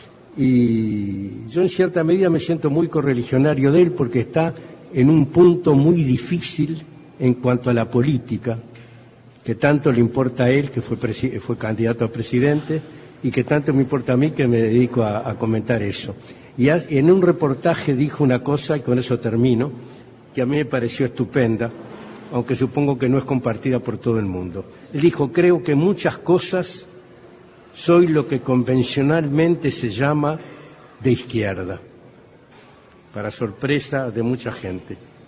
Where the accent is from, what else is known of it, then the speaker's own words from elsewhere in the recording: Valle del Cauca, Colombia; yo, que soy un vallista del Viejo Valle, siempre me he considerado extremadamente izquierdista.